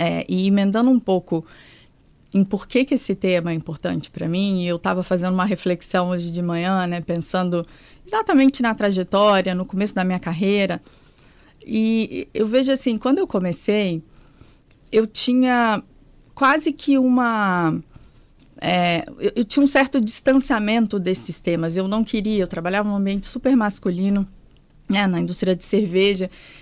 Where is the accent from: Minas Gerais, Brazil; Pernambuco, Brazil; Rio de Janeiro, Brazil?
Minas Gerais, Brazil; Leopoldina; moved away as an adult; eu começo por Leopoldina, que é onde eu nasci, que é uma cidade pequenininha do interior de Minas. Morei lá até os meus 18 anos e saí de Minas para estudar e enfim, para trabalhar.